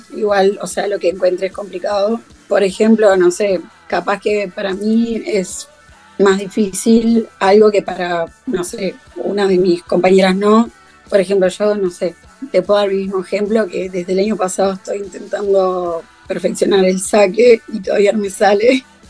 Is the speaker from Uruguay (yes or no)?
yes; Lascano, Rocha, Uruguay; moved away; hice otros deportes allá en Lascano también. Pero al venirme, como que tuve que dejar todo eso allá en mi ciudad.